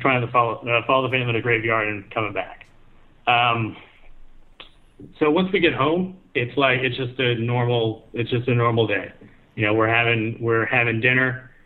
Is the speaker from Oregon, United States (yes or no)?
no; Texas, United States; moved away; also born or lived in Japan; Well, like Marcus, I'm Texan.